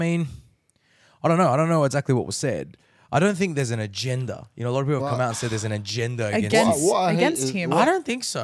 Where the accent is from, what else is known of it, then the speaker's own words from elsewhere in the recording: Sydney, New South Wales, Australia; I mean, I'm from Sydney. I can't really comment on it